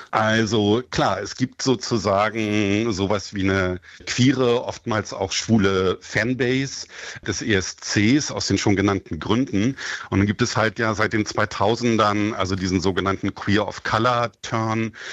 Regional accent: Hamburg, Germany; born there; ich bin in Hamburg geboren

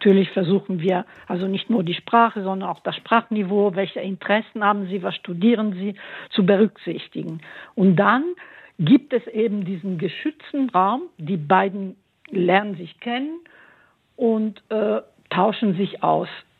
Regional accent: Italy; Als Italienerin kann ich das auch sagen.

